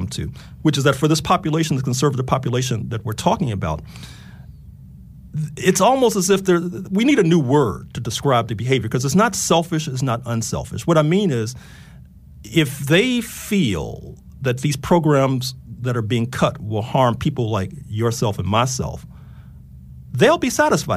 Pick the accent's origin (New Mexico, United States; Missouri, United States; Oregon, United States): Missouri, United States; St. Louis; I'm from the Midwest. I was born in St. Louis. First time I ever left St. Louis, it was actually to go to Kansas, Lawrence, Kansas.